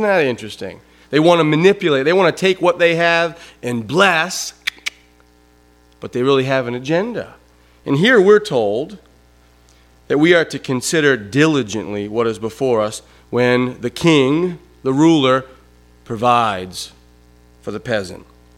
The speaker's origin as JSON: {"language": "English", "country": "United States", "said": "We as an American culture have eaten the dainties of our rulers."}